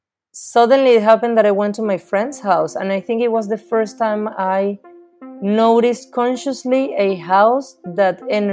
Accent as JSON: {"language": "English", "country": "Venezuela", "also_born_or_lived": "Texas", "moved": "yes", "lives_now": "Kuala Lumpur, Malaysia", "said": "I'm living in Kuala Lumpur, Malaysia, but I am from Venezuela. I used to live in Texas before."}